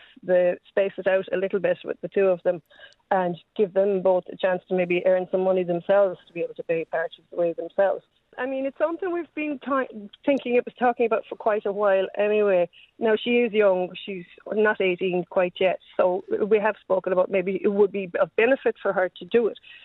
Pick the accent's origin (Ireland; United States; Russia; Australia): Ireland; I chose not to live in America or England. I live here. I'm an Irish person.